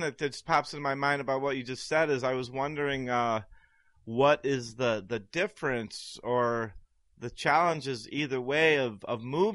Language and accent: English; Ohio, United States; And I remember because I came from Ohio, where people are generally, you know, didn't have the kind of money and stuff